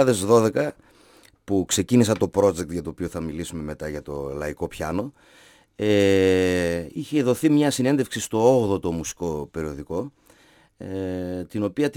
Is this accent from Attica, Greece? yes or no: no; Naousa, Central Macedonia, Greece; Γεννήθηκα στην Άουσα, κοντά σχετικά από εδώ. Βουνίσιος είμαι δηλαδή.